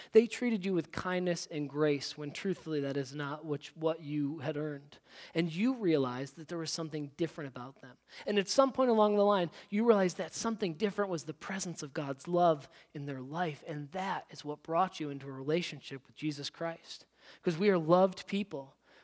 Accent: United States; That passport is the evidence I have that I'm an American and I get to return to San Diego, right?

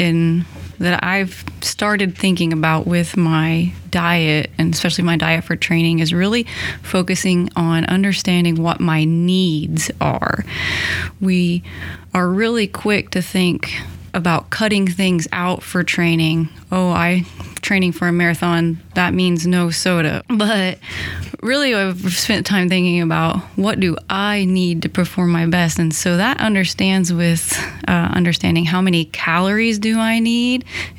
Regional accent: Oklahoma, United States; but I'm from Oklahoma originally, so I was excited to come back to Oklahoma for a graduate degree

